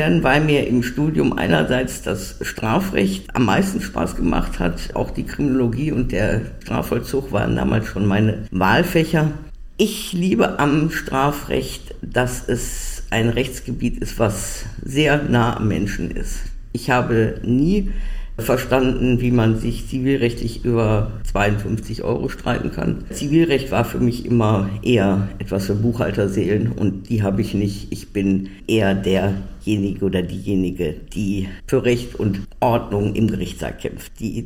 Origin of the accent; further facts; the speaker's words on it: Rhineland, Germany; now in Berlin, Germany; stamme ursprünglich aus dem Rheinland, wie man vielleicht auch ab und zu hört. Ich kann meine Heimat da nicht ganz verhehlen.